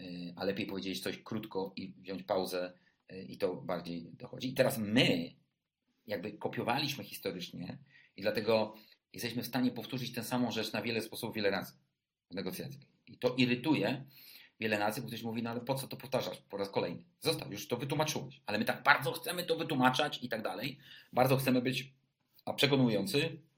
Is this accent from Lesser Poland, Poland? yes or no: yes; Krakow, Lesser Poland, Poland; Z tej starej stolicy. Ja jestem Krakusem, urodziłem się w Krakowie.